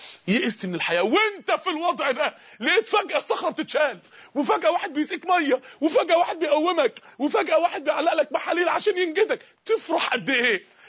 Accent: Mansoura, Dakahlia, Egypt

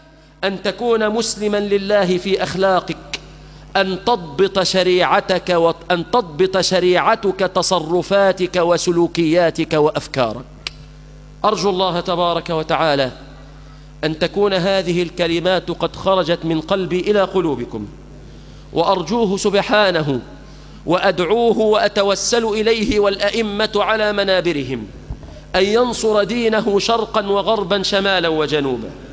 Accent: Egypt

